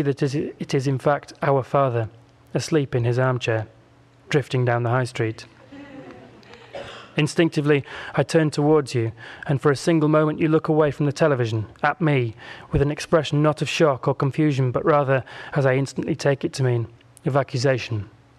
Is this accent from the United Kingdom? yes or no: yes; Yorkshire and the Humber, United Kingdom; Well, I'm from Yorkshire, as I say, and I think that kind of answers the question for me.